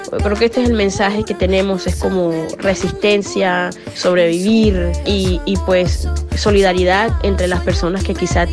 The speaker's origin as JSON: {"language": "Spanish", "country": "Colombia", "lives_now": "Toronto, Canada", "said": "de Colombia, saludándoles desde Toronto, en Canadá."}